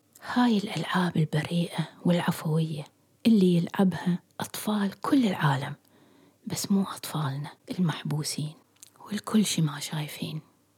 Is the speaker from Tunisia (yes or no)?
no; Iraq; moved away as an adult; تذكروا كيف كنت أفكر حين هاجرت أو هربت من العراق، بالضبط كما يفكر الآلاف من الناس المهاجرين، بأنني سأعود قريبا لوطني